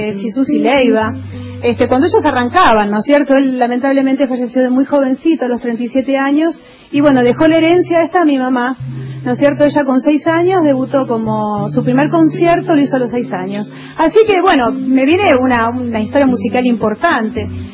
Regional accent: Mar del Plata, Buenos Aires Province, Argentina; born there; yo particularmente, yo nací en Mar del Plata.

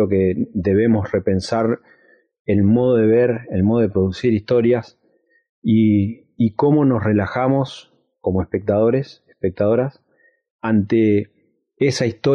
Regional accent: Choele Choel, Río Negro, Argentina; now in General Roca, Argentina; En este momento vivo en Fisquemenuco, General Roca, pero soy oriundo de Choel-Echuel. Crecí en la barda norte del Río Negro, mirando al valle, mirando a la zona, a la tierra fértil que habita entre las dos bardas

